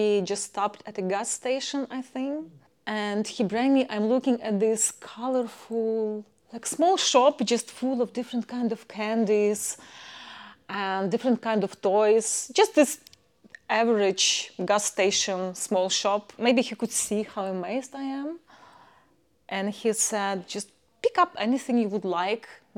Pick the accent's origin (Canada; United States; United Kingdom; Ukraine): Ukraine; Chervonograd, Lviv Oblast; It's called Chervonograd.